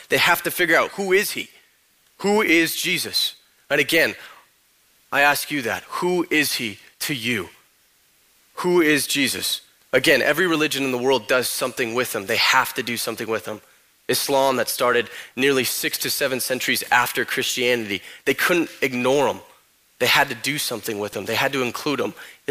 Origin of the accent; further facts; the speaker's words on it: Corona, California, United States; born there; I was born in Corona.